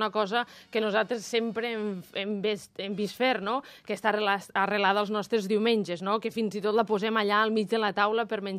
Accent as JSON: {"language": "Catalan", "town": "Borriana", "region": "Valencian Community", "country": "Spain", "tie": "born or raised there", "said": "Jo, si em dius que anem a fer una paella a Borriana al meu poble, jo ja sé què farem"}